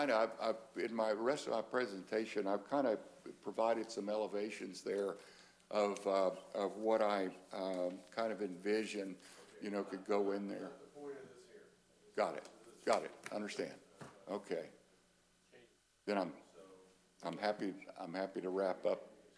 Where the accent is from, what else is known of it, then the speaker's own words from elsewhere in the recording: Oklahoma, United States; I grew up in Oklahoma, and I'm happy to be here.